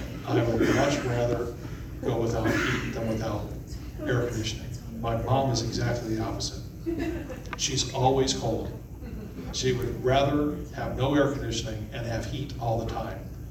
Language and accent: English; Florida, United States; Yeah, I grew up here in Florida without air conditioning. Not in the house, not in the car.